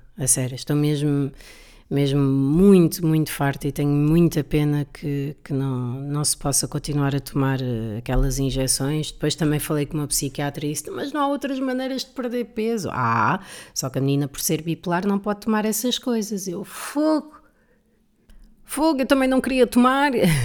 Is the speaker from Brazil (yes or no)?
no; Portugal; somos portugueses, não é? Sinto que isso está muito associado à nossa cultura